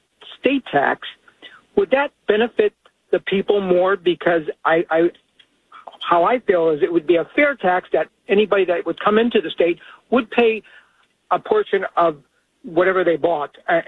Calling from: Oregon, United States; also born or lived in Florida; My call is, since I live here in Oregon, I moved from Florida to Oregon about 8 years ago.

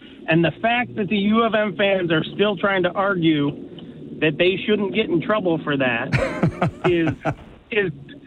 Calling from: DeWitt, Michigan, United States; I'm calling from DeWitt. I'm a Spartan fan

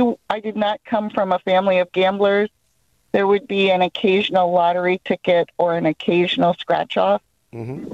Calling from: North Carolina, United States; Well, I'm calling you from North Carolina, but I live in New Jersey.

